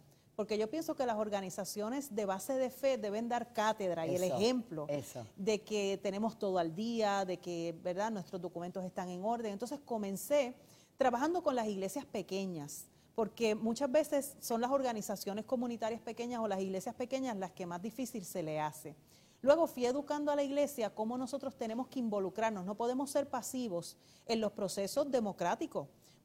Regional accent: Puerto Rico; Somos todos puertorriqueños.

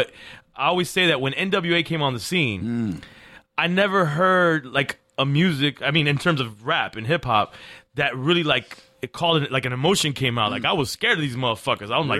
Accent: Miami, Florida, United States; I was raised in Miami.

